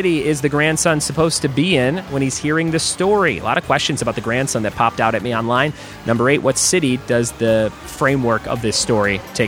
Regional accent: Chicago, Illinois, United States; Chicago, my hometown, Chicagoland.

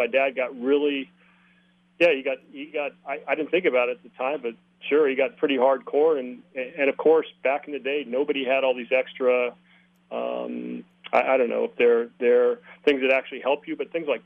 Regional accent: Oakland, California, United States; I think the Bay Area, San Francisco Bay Area, and I grew up in Oakland, California

